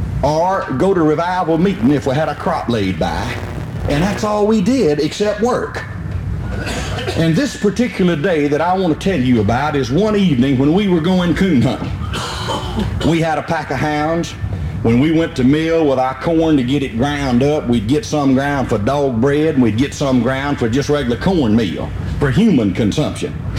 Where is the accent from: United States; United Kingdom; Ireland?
United States; Liberty, Mississippi; I come from Route 4, Liberty, Mississippi. Now, that's 12 miles west of Macomb, Mississippi, 65 miles due northeast of Baton Rouge, Louisiana, and 116 miles due north of New Orleans, Louisiana.